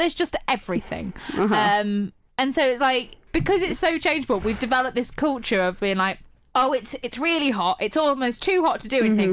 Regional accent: East Midlands, United Kingdom; I'm from the Midlands, and I take the Midlands very seriously.

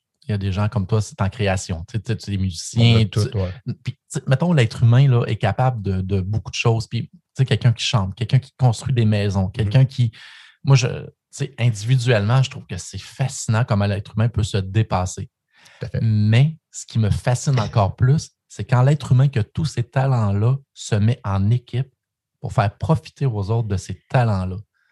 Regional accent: Sainte-Cécile, Quebec, Canada; born there; also born or lived in Gentilly; Moi, j'ai habité pendant plus de 20 ans à Gentilly, puis c'est une communauté d'appartenance. Si je suis né à Sainte-Cécile, c'est sûr que j'ai un ADN très, très puissant à la communauté de Gentilly.

